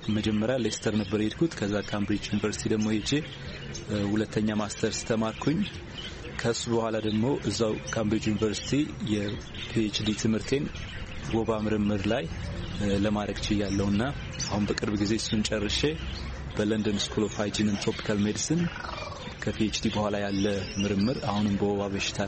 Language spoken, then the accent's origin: Amharic; Debre Tabor, Amhara, Ethiopia; ተወልጄ ያደግኩት በጎንደር አካባቢ ደብረ ታቦር በሚባል ከተማ ነው።